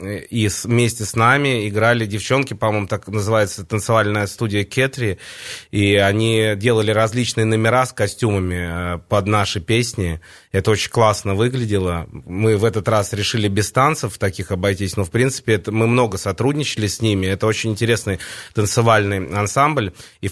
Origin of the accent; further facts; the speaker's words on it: Saint Petersburg, Russia; born there; в результате я родился в Петербурге, но корни у меня как раз белорусские